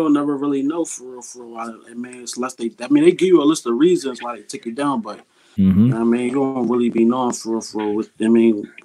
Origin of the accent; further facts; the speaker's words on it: Philadelphia, Pennsylvania, United States; I'm from West Philly.